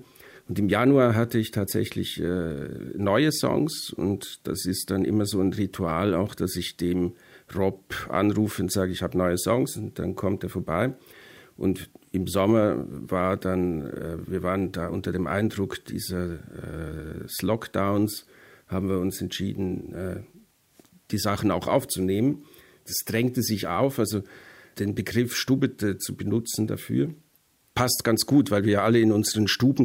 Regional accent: Zurich, Switzerland; das drängte sich auf als Schweizer. Wenn du in der Schweiz, in Zürich aufgewachsen bist und den Paradeplatz schon kennst

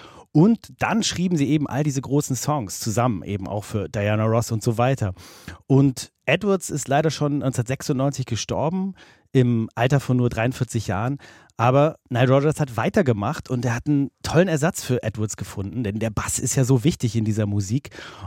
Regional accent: Hamburg, Germany; Als Hamburger ist man ja gut ausgerüstet mit Regenponcho und so weiter.

